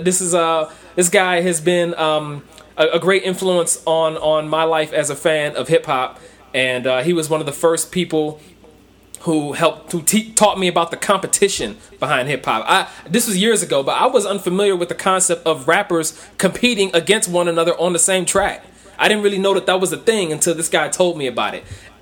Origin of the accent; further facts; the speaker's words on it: Cleveland, Ohio, United States; you know, I'm from Cleveland, Ohio, and I have a certain connection with the team, with the Cavaliers